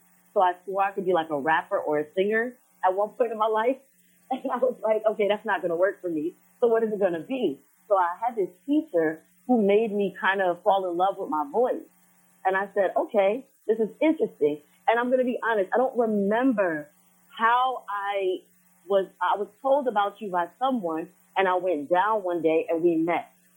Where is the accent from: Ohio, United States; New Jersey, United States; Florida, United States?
New Jersey, United States; East Orange; also born or lived in Guyana; I am a native of East Orange, New Jersey.